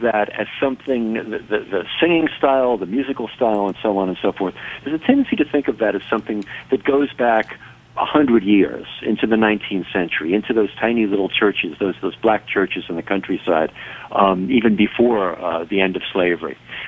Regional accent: New York City, New York, United States; I grew up in New York City, in relatively privileged circumstances. That is to say, my family was well-to-do.

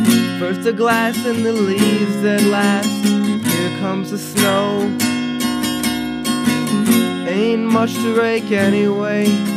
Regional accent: New York, United States; also born or lived in Toronto, Canada / Connecticut; I was born in Toronto, but I moved back to the States when I was like 2, and I've pretty much been living in the New York City area since then with my mom in Connecticut and my dad on Long Island.

